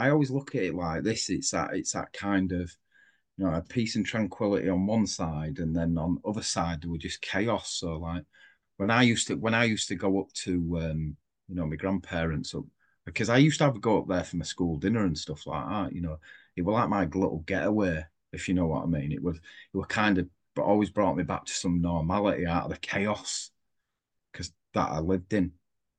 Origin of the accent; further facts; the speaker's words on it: Brighouse, Yorkshire and the Humber, United Kingdom; So, I grew up in Brighouse in West Yorkshire, and I'm 50 this year. I'm 50 in 12 weeks.